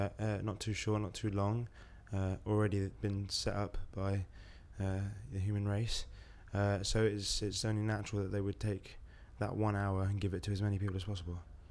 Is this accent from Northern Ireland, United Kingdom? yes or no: no; Hackney, London, United Kingdom; I am 23 and I'm from East London, Hackney.